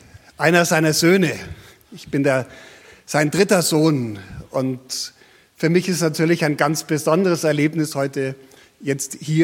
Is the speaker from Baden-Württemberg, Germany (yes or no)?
no; Munich, Bavaria, Germany; Ja, also wir sind in München aufgewachsen, wo sich mein Vater nach dem Zweiten Weltkrieg niedergelassen hat.